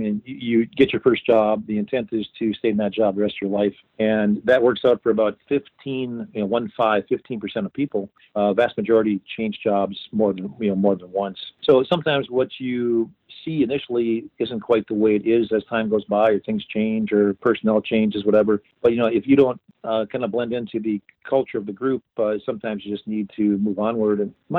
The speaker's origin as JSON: {"language": "English", "region": "Wisconsin", "country": "United States", "said": "And I'm from Wisconsin. I was offered a job going back there as a fellow"}